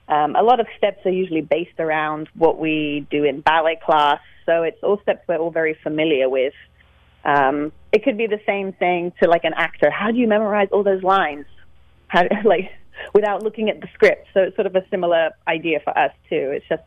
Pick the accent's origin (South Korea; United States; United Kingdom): United Kingdom; Well, I probably shouldn't say this as a British person, but I'm not really into the football.